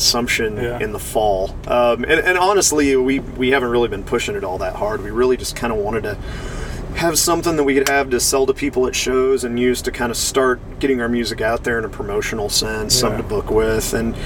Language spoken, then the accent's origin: English; Wichita, Kansas, United States; Well, you know, we're from Wichita basically, but our guitar player Brandon Hutzbeth lives in Kansas City